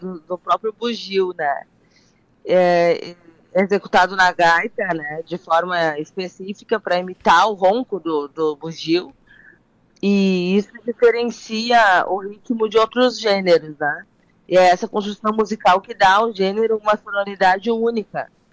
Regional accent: Caxias do Sul, Rio Grande do Sul, Brazil; eu sou de Caxias do Sul, né? Então, da Serra, tenho familiares do Campo Clima da Serra

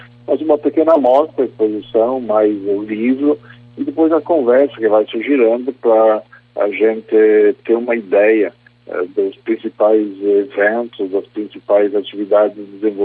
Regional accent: Vila Flores, Rio Grande do Sul, Brazil; born there; Eu sou nascido em Vila Flores, né? Nasci na linha Imoré, aí em Vila Flores

